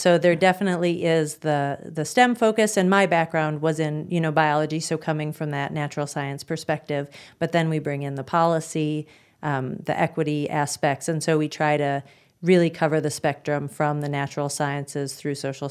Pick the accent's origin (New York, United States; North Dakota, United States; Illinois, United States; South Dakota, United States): South Dakota, United States; Brandon; So I am a South Dakotan. Since first grade, I grew up outside of Brandon, went to Brandon Valley School District